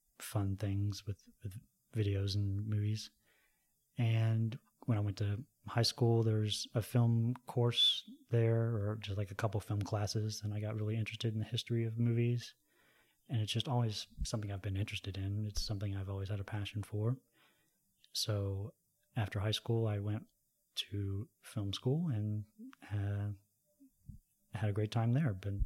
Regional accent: Chattanooga, Tennessee, United States; Well, I grew up in the South. I went to high school in Chattanooga, Tennessee. But my mom is from the mountains of West Virginia.

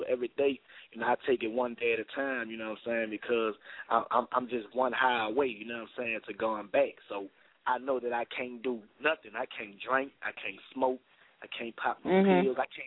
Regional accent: New Orleans, Louisiana, United States; And I'm from the hood. I'm from the Magnolia Project

